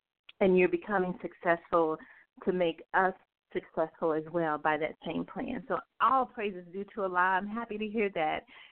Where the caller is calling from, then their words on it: Fort Worth, Texas, United States; from Fort Worth, Texas.